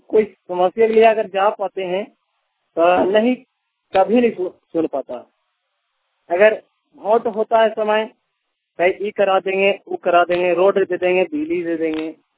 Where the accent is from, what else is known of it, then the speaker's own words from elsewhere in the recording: Kusiyara, Jharkhand, India; ग्राम कुसियारा, पंचायत प्रतापपुर, जिला चतरा, झारखंड के निवासी हैं।